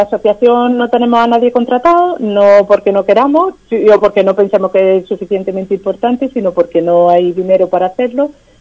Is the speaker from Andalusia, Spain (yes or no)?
yes; Pozoblanco, Andalusia, Spain; born there; Pero además yo soy cordobesa de nacimiento, nací en Pozo Blanco.